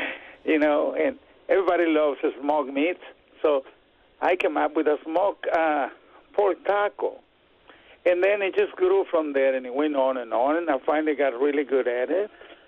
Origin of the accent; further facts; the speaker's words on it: Mexico; And I grew up eating quelites in Mexico, you know, not on a daily basis, but quite often.